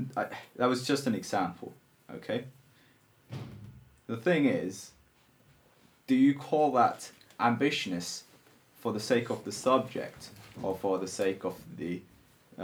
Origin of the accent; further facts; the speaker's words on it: Finland; So let's take me. I'm from Finland. There's around 5 million people.